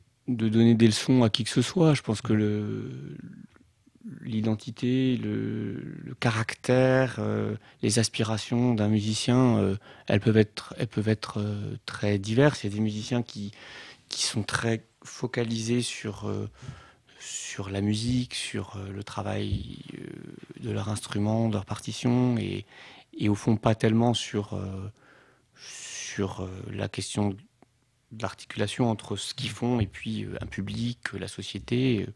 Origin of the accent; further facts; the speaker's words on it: Strasbourg, Grand Est, France; Je suis originaire de Strasbourg et c'est une ville